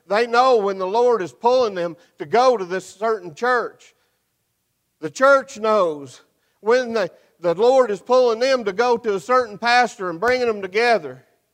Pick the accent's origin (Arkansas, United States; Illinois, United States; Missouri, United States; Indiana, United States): Indiana, United States; I've thought about going back home where I was born and raised there in Indiana.